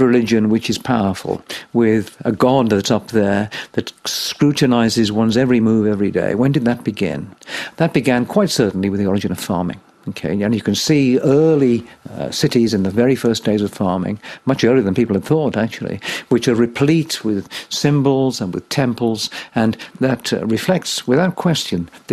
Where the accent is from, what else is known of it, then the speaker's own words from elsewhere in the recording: Wales, United Kingdom; And I, being Welsh, have always been a pessimist.